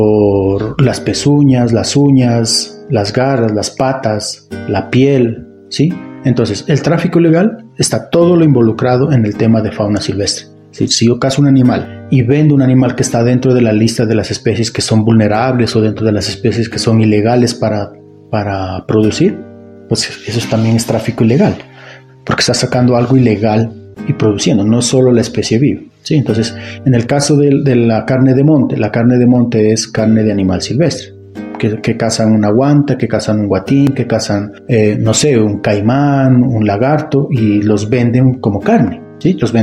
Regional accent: Ecuador; now in Colombia; soy ingeniero en recursos naturales renovables, soy ecuatoriano, trabajo aquí en Colombia ya algunos años.

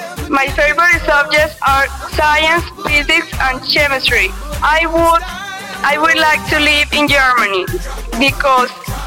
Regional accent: Bogotá, Bogotá Capital District, Colombia; English is a second language; I'm from Bogota, Colombia. I'm 14 years old.

